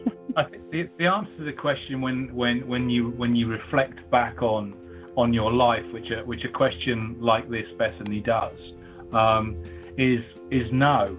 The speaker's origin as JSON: {"language": "English", "town": "Folkestone", "region": "South East England", "country": "United Kingdom", "tie": "born or raised there", "said": "So I started working for Mr. Seymour in the W.H. Smith store at the age of about 17 in my hometown of Folkestone in Kent, which is, if you want to look it up on the map, is the closest point of the UK to France."}